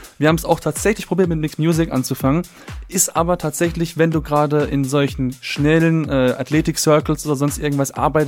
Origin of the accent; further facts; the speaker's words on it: Karlsruhe, Baden-Württemberg, Germany; Also ich bin ja gebürtiger Karlsruhe, ich bin ja hier geboren, aufgewachsen komplett.